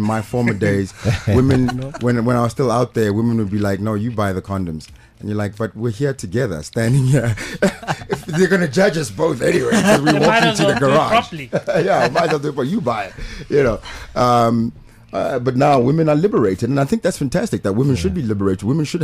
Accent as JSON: {"language": "English", "country": "South Africa", "said": "But I think as South African men, we have a long way to go as well in terms of our own sexual liberation"}